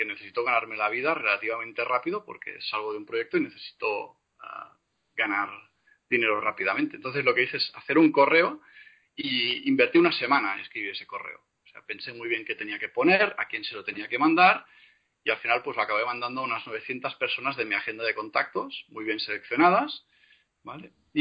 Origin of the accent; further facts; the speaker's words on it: Catalonia, Spain; recordad que soy catalán, por lo tanto, escribimos distinto que hablamos